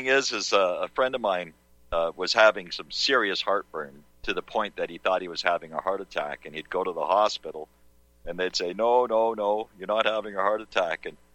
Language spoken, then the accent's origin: English; Canada; As a Canadian, it's easy for us to set up in the States.